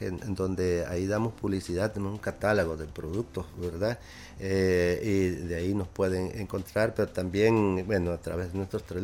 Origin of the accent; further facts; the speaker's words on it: Achuapa, León, Nicaragua; Yo vengo de Achuapa, pedacito de patria que está ubicada al norte de León